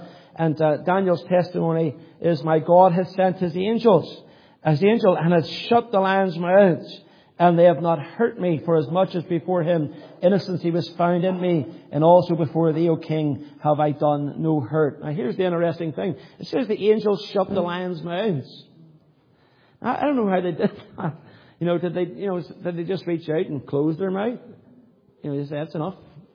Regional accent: Ireland; She heard my accent. She says, "Where are you from?" And I said, "I'm from Ireland."

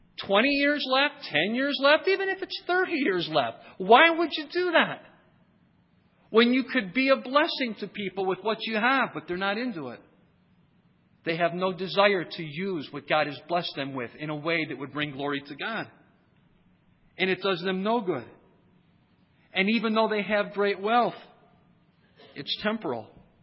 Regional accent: Ohio, United States; When I was growing up in Ohio, where we have snow

